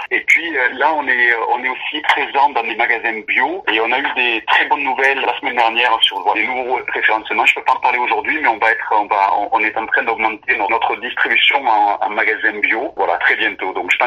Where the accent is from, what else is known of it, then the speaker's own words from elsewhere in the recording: Provence-Alpes-Côte d'Azur, France; ils n'ont pas la chance d'être chez nous en Provence